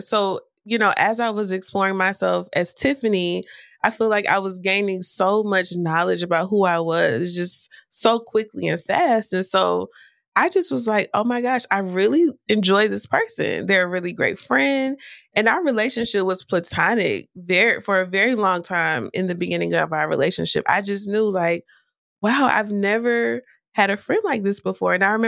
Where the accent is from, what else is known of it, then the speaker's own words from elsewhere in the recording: South Carolina, United States; born there; I was not born and raised in the North. I was born in a very small town in South Carolina. I am the oldest of four kids, and I was very much raised and reared in a Baptist church in the South.